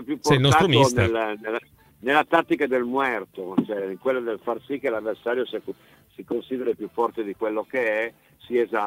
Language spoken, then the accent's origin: Italian; Piedmont, Italy; io sono piemontese